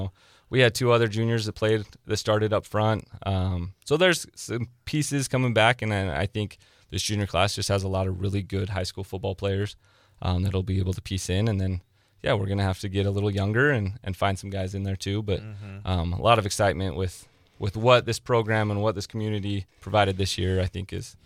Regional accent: Utah, United States; I think the biggest thing that I kind of could take away from what I did in Utah and what I grew up in Utah was we were in a top classification out there.

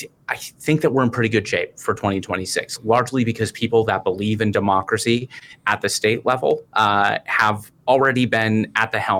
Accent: Two Rivers, Wisconsin, United States; I'm from Two Rivers, right? I see a lot of social media traffic from the hometown.

